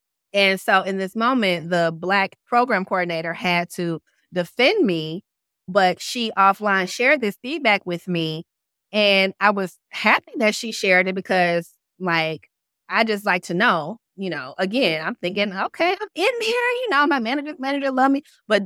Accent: the South, United States; accent: Southern; I'm constantly checking myself around my Southern accent.

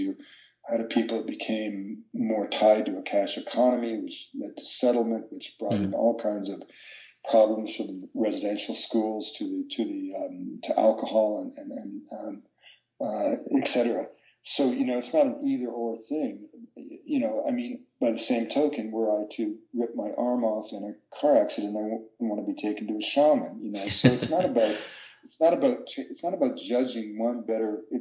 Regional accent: British Columbia, Canada; I was raised in British Columbia to believe that a forest existed to be cut.

